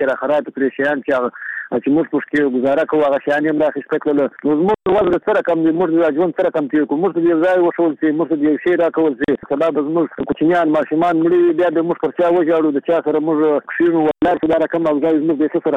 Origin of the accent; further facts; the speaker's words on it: Afghanistan; موږ د افغانستان یو که څه حساب دی، ولي موږ سروې نه راځي.